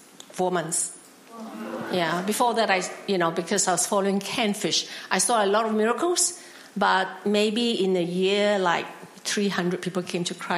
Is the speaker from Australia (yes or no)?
yes; Western Australia, Australia; I'm from Western Australia. I really love Melbourne